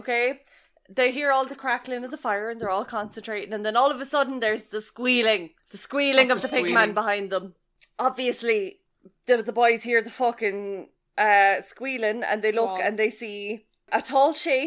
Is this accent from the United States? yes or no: no; Limerick, Munster, Ireland; accent: Limerick; And I'm going to read it in my Limerick accent because I think it is the most, like, generic British fucking thing to ever be written ever.